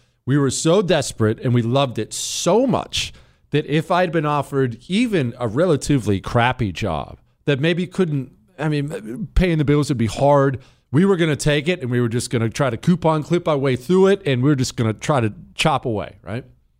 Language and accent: English; Montana, United States; I grew up in Montana, and maybe it's changed since then. But I will tell you, as a rule in Montana, this is not an abnormality.